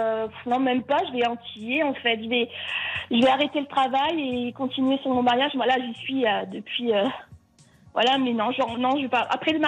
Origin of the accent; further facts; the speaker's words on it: Normandy, France; Moi je suis de l'Orne